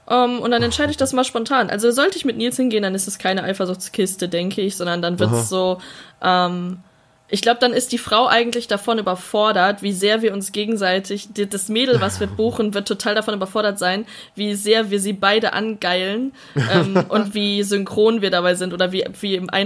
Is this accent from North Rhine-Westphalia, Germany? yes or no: yes; Essen, North Rhine-Westphalia, Germany; ich habe eine Freundin hier in Nähe Essen, wo ich herkomme